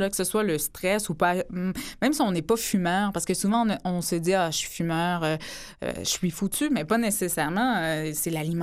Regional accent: Ferme-Neuve, Quebec, Canada; J'irai peut-être faire un petit tour dans mon patelin, Ferme-Neuve.

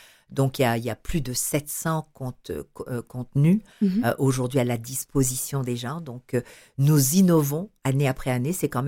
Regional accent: Quebec, Canada; Je parle de ce que l'on est, ce que j'ai découvert chez nous au Québec.

